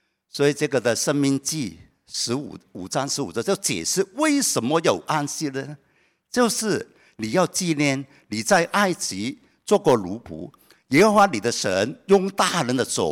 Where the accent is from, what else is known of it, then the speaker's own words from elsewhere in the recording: Guangdong, China; 我们广东话是为两餐